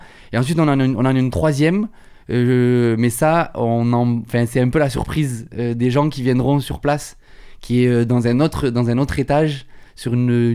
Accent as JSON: {"language": "French", "town": "Marseille", "region": "Provence-Alpes-Côte d'Azur", "country": "France", "said": "c'est ok, on est marseillais, il n'y a pas grand-chose."}